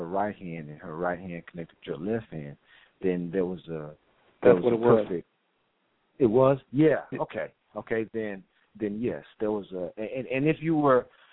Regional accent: Texas, United States; that's kind of cold for me. I'm a Texan.

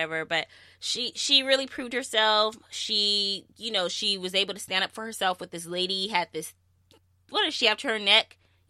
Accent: San Diego, California, United States; I'm from San Diego. Tijuana is like, boom, like, well, we went to Tijuana.

